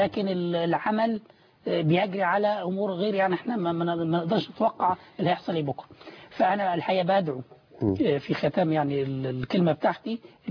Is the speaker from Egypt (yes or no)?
yes; Egypt; أنا كمواطن مصري